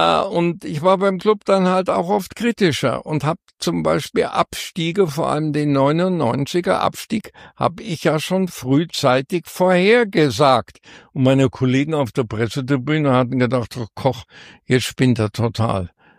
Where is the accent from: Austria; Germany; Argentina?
Germany; Munich, Bavaria; Ich kam ja als Münchner, junger Münchner Lehrer daher und war Bayern-Fan.